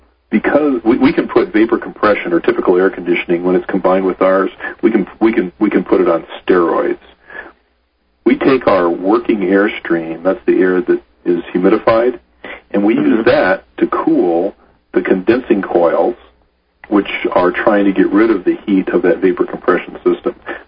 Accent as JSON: {"language": "English", "region": "California", "country": "United States", "tie": "born or raised there", "said": "I grew up in California so a long time ago"}